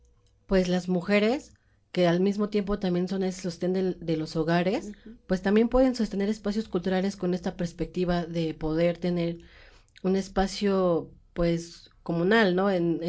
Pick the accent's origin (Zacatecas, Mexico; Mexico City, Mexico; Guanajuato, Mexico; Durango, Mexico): Mexico City, Mexico; San Pedro Atocpan; soy originaria de San Pedro Atocpan, aquí de Milpalta